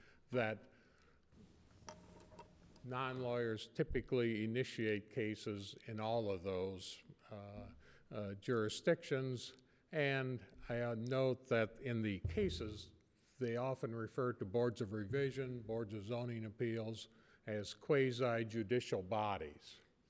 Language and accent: English; Dayton, Ohio, United States; appearing on behalf of Dayton Supply and Tool, the property owner in this case.